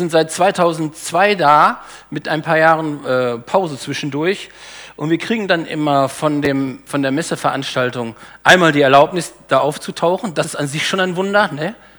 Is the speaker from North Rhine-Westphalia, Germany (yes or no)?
yes; Bad Salzuflen, North Rhine-Westphalia, Germany; Herzliche Grüße aus meiner Heimatstadt, von meiner Familie aus Bad Salzuflen zu euch.